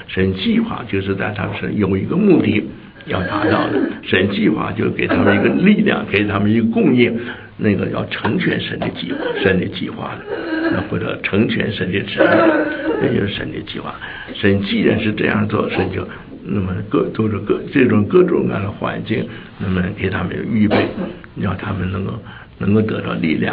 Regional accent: China; 我们中国人就挑来挑去的

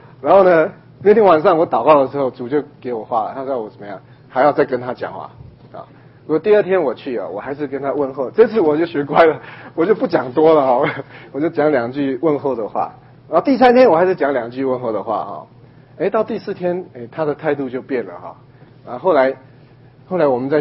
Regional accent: China; 我们觉得这个不习惯嘛我们是中国人中国人没有这个礼节

